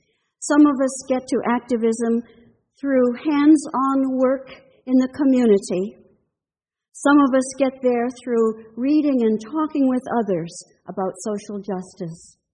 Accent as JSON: {"language": "English", "region": "Midwest", "country": "United States", "said": "And I'd ask you to bear with me as this Midwesterner attempts the language of the bayou."}